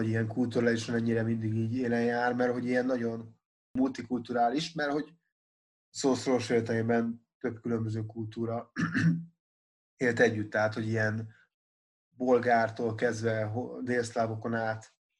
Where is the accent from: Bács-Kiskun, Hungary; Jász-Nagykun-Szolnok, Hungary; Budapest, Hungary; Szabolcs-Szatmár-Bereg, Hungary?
Budapest, Hungary; also born or lived in Pécs; én Budapesten nőttem föl, meg ott is éltem 21 éves korom, még aztán Pécsen tanultam, 6 évig itt éltem, és aztán visszamentem Budapestre.